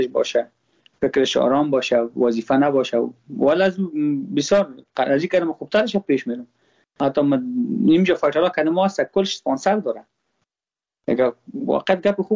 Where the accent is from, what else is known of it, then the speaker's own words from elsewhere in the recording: Afghanistan; ما افغان هستم.